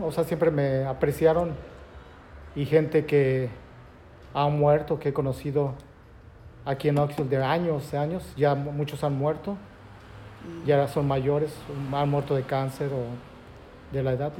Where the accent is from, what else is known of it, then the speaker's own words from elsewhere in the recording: Mexico; moved away; ¿En México? ¿Mi ciudad natal? Yo pienso que si me hubiera quedado en México, no hubiera hecho lo que ahora he hecho.